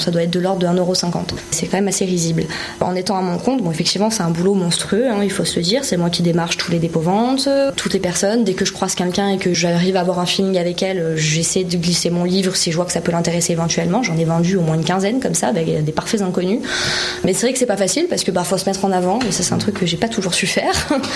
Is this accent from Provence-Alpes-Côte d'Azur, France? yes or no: yes; Digne-les-Bains, Provence-Alpes-Côte d'Azur, France; moved away as an adult; also born or lived in Sisteron; Je suis née à Digne-les-Bains, j'ai fait mes études là-bas jusqu'en première. En première, je suis venue à Sisteron.